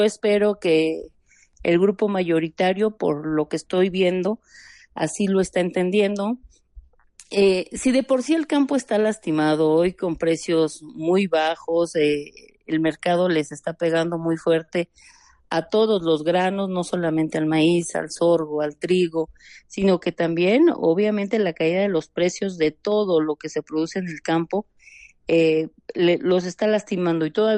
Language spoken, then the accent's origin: Spanish; Mexico; del que somos mexicanos, ellos son mexicanos